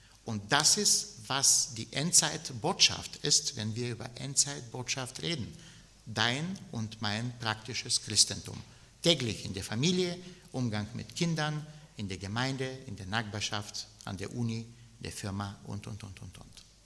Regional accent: Bulgaria; Ich bin in Bulgarien aufgewachsen, mit Wanderungen in den Bergen.

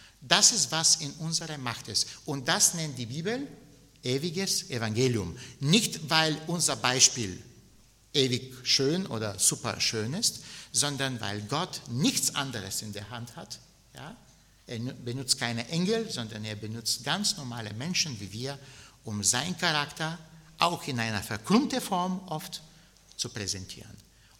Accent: Bulgaria; Ich bin in Bulgarien aufgewachsen, mit Wanderungen in den Bergen.

